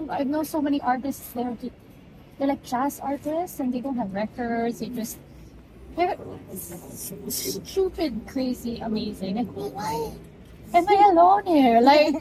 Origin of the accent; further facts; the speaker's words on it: Philippines; Oh, I shouldn't talk about me being Filipino or white people.